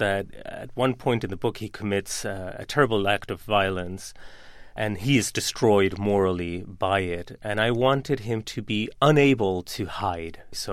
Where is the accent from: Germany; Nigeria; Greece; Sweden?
Sweden; also born or lived in Argentina; now in London, United Kingdom; I grew up in Sweden